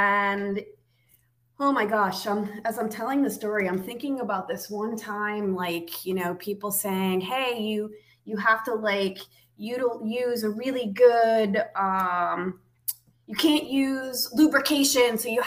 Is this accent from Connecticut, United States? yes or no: yes; Connecticut, United States; now in Florida, United States; I live here in Florida. Born and raised in Connecticut, where I'm also a licensed therapist as a second career.